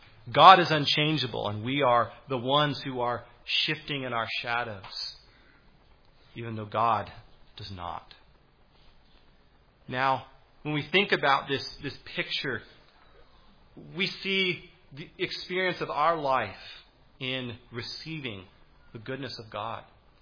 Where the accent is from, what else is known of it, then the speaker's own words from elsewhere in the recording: Alaska, United States; I grew up in Alaska where wintertime that was very common.